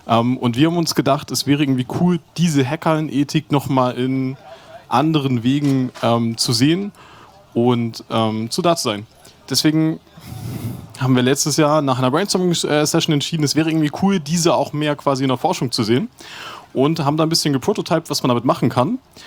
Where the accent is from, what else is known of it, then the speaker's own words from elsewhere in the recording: Flensburg, Schleswig-Holstein, Germany; ich komme aus Flensburg